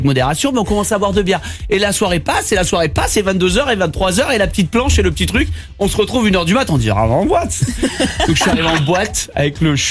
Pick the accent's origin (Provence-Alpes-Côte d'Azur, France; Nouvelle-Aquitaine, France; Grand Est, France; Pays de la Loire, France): Provence-Alpes-Côte d'Azur, France; Moi, je viens des Hautes-Alpes, hein, près des Ors.